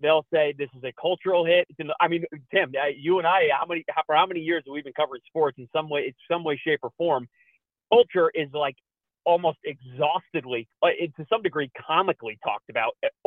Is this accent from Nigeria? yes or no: no; New York, United States; What's funny is I grew up on Long Island, spent my whole life on Long Island, and I hate the New York Islanders.